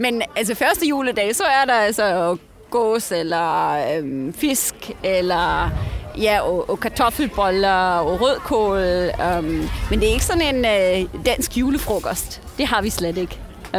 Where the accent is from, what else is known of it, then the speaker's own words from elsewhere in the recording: central Germany, Germany; Der hvor jeg kommer fra, i midten af Tyskland, der har vi ikke nogen nisser.